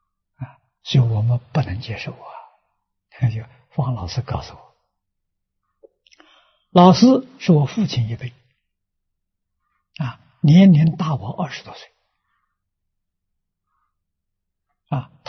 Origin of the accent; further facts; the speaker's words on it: China; 60年前，在中国大陆，啊，那个时候我才20岁呀